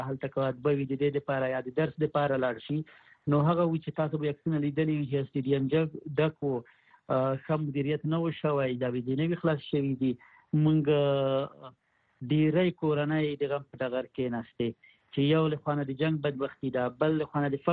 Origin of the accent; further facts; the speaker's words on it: Khost, Afghanistan; موږ خپل مثلا د خوست ولایت یم